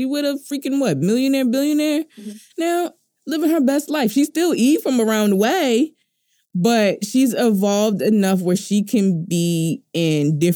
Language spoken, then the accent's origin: English; Baltimore, Maryland, United States; I'm from Baltimore. We know what Jamal Bryant do. We know the baby mama scandals in Baltimore.